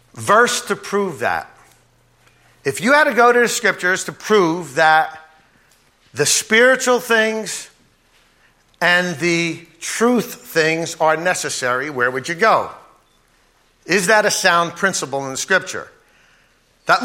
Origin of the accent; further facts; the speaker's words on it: New Jersey, United States; I come from the East, as our brother seemed to indicate, New Jersey. I know that seems like a foreign land to many of you. You think it's in another continent, but it's not. It's near New York City. We talk a little differently.